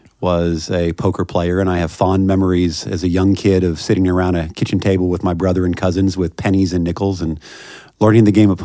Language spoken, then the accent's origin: English; Kansas City, Missouri, United States; moved away as an adult; I grew up in Kansas City, Missouri, okay. and came to Washington when I was in college to do an internship in the United States Senate